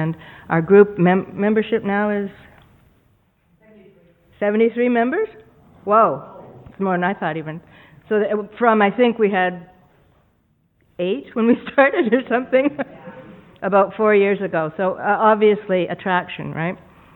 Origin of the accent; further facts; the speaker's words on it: Collingwood, Ontario, Canada; And, keep in mind we're from Collingwood, Wasaga Beach. A little provincial.